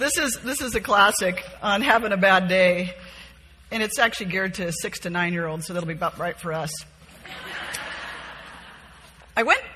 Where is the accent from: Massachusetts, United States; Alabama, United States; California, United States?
California, United States; Laguna Beach; I grew up in Laguna Beach in Southern California.